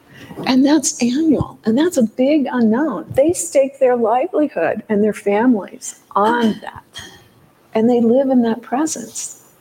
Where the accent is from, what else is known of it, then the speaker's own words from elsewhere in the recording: Illinois, United States; I grew up in Illinois. I tell people I grew up in an oasis in the cornfields.